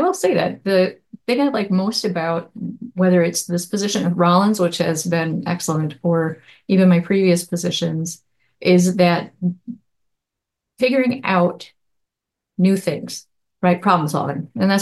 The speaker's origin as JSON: {"language": "English", "region": "Michigan", "country": "United States", "tie": "born or raised there", "said": "I am from Michigan, born and raised, and living here now."}